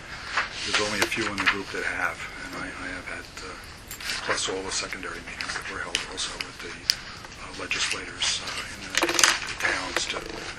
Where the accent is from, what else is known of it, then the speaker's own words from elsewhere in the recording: Yorktown, United States; That goes back to my days of growing up in Yorktown.